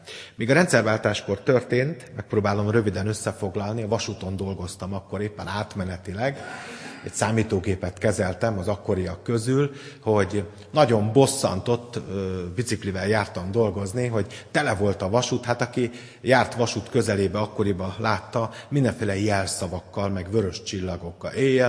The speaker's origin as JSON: {"language": "Hungarian", "region": "Tiszántúl", "country": "Hungary", "said": "Én tiszántúli vagyok"}